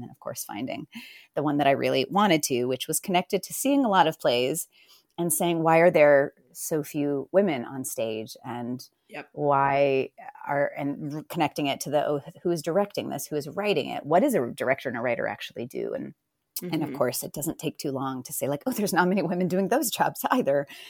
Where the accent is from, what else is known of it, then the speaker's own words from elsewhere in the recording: Decatur, Georgia, United States; I grew up outside of Atlanta in a small town called Decatur, Georgia.